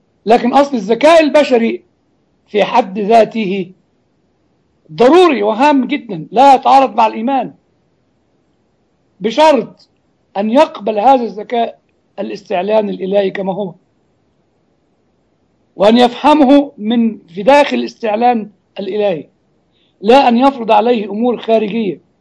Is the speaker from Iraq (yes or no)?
no; Upper Egypt, Egypt; يعني زي ما يقول عندنا في الصعيد، يقول له صباح الخير يا جاري